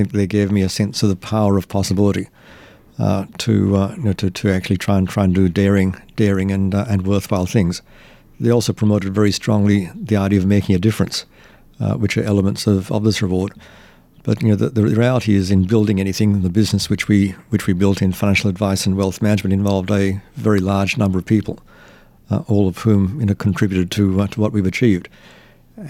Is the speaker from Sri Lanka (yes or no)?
yes; Colombo, Western Province, Sri Lanka; Well, you know, in Colombo at that time